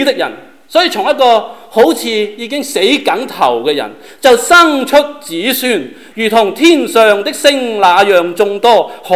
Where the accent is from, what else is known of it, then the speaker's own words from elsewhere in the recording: Hong Kong; moved away; 美國人一聽我的口音就知道你有口音，你不是本地人